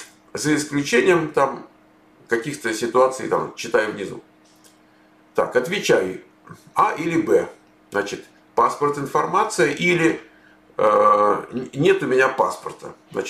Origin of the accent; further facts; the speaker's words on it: Moscow, Russia; born there; по правде, я родился в Москве